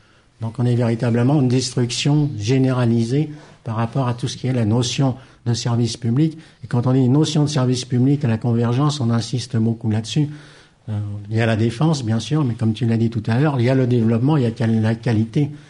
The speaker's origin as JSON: {"language": "French", "region": "Île-de-France", "country": "France", "said": "On mène aussi des combats plus locaux. Par exemple, moi, je suis du Val-de-Marne."}